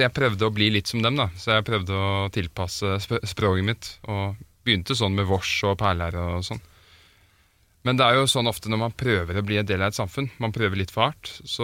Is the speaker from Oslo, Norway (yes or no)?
yes; Oslo, Norway; born there; now in Stavern, Norway; Nei, jeg er født i Oslo, men jeg bor i Stavern.